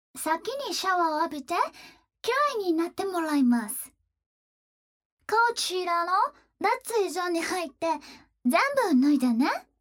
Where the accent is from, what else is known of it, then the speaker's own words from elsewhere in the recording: United States; Japanese is a second language; now in Japan; 在日アメリカ人ですけど、日本語いっぱい捨てりしました。ちょっと言葉下手だけど許してほしいです。